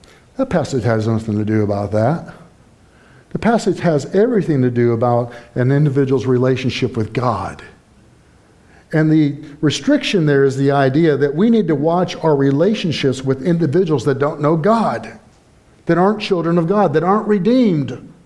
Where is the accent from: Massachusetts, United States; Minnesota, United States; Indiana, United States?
Indiana, United States; I'm from Indiana, one of those northern guys, right? I'm not a Yankee.